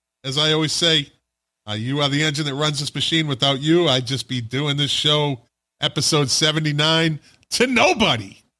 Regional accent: Boston, Massachusetts, United States; Look, I'm from Boston. I leave my R's out of everything except for February.

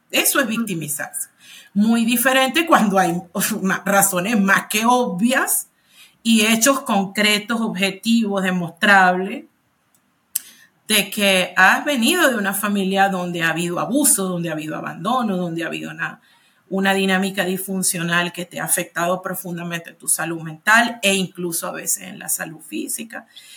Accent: Venezuela; No sé, yo soy venezolana

